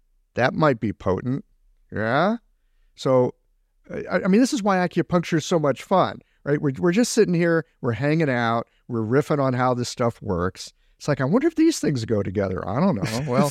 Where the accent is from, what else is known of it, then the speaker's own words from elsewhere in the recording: Missouri, United States; Look, I'm from Missouri. It's the show me state.